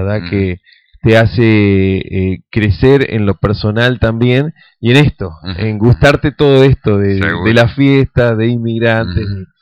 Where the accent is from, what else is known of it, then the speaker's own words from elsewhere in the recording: Valais, Switzerland; Yo vengo del cantón de Valais. Suiza se divide en cantones, o sea, viene a ser lo que son las provincias.